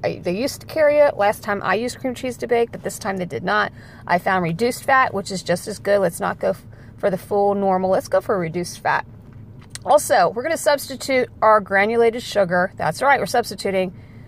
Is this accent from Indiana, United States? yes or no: yes; Indiana, United States; So I have in our area, we are from Indiana